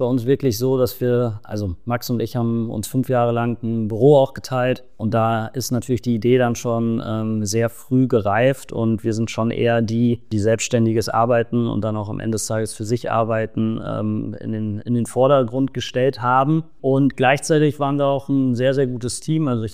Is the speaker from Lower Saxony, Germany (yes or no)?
no; Münster, North Rhine-Westphalia, Germany; born there; now in Munich, Germany; gebürtiger Münsteraner und dann Wahlheimat München sozusagen.